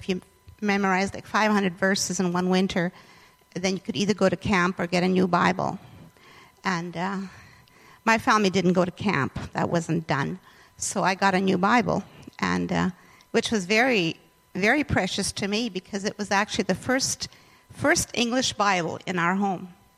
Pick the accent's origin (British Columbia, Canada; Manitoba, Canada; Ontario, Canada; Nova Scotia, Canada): Manitoba, Canada; New Bothwell; I actually come from this area. I was born in Winnipeg, and I grew up about 5 miles east of here in the New Bothell area. And I was born at the end of World War II